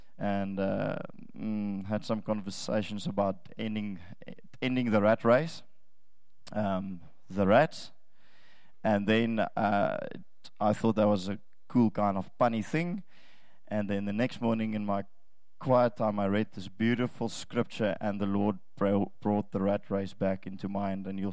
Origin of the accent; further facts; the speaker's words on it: India; accent: Indian; I end up in my Indian accent, which is more dominant in me.